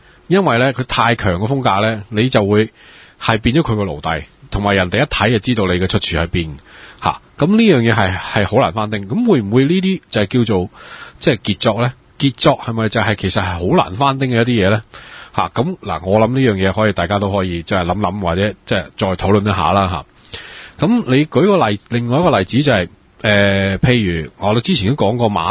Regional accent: Shanghai, China; 咁我哋上海人食嘅月餅好似個即係漢堡包嘅舊肉咁樣嘅啫，

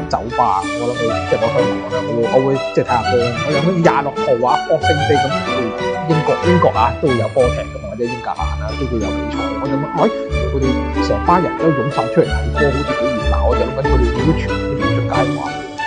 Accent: China; 其實就好似我哋中國人過年或者各國人

